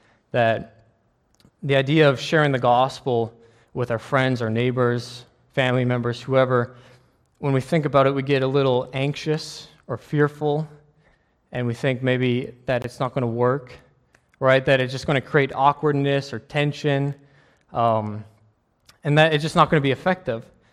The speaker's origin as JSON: {"language": "English", "town": "Calgary", "region": "Alberta", "country": "Canada", "tie": "born or raised there", "lives_now": "Pittsburgh, United States", "said": "I'm not originally from Pittsburgh. I grew up in Calgary, Alberta"}